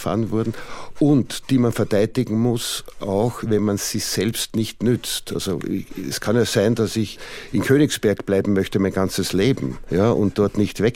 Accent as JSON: {"language": "German", "region": "Vienna", "country": "Austria", "tie": "born or raised there", "also_born_or_lived": "Lower Austria", "said": "Ich bin aufgewachsen in Wien und Niederösterreich. Niederösterreich ist das Bundesland und darin ist Wien die größte Stadt."}